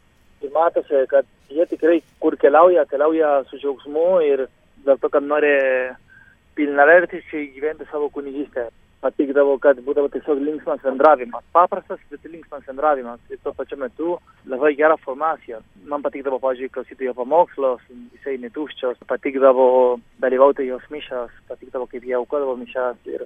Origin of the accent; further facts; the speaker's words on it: Argentina; Lithuanian is a second language; now in Lithuania; esu iš Argentinos ir esu atvykęs į Lietuvą prieš 13 metų.